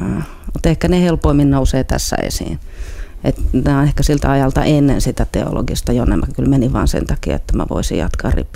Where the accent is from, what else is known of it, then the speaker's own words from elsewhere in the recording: Helsinki, Uusimaa, Finland; also born or lived in Kirkkonummi / Santahamina / Israel / Savonlinna; Olen syntynyt naisten klinikalla, mutta Kirkkonummella Upinniemessä asuttiin eka vuosi. Sitten muutettiin Santahaminaa ja sitten ollaan asuttu vuosi Israelissa ja sitten asuttiin välillä vähän Savonlinnassa ja sitten Kruununhaassa Helsingissä ja niin edespäin.